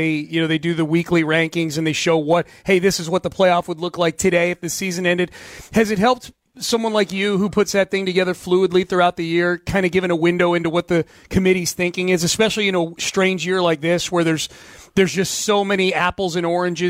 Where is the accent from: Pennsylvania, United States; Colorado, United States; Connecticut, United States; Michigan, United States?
Connecticut, United States; Well, I grew up in Connecticut. That's why I ask.